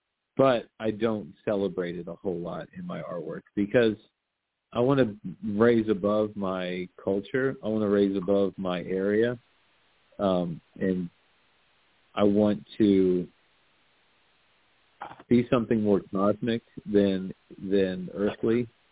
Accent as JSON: {"language": "English", "town": "New Orleans", "region": "Louisiana", "country": "United States", "tie": "born or raised there", "said": "Honestly, like I grew up in and around New Orleans, and because of that, it's kind of like not a huge deal."}